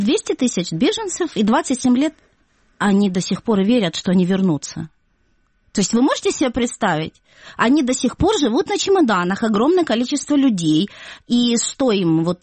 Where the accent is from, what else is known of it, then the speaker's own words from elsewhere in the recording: Abkhazia, Georgia; я сама из Абхазии.